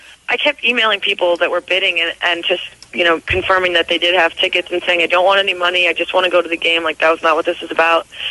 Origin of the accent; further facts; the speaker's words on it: Lake Forest, Illinois, United States; I grew up in Lake Forest, which is where they practice, mm-hmm. north of Chicago.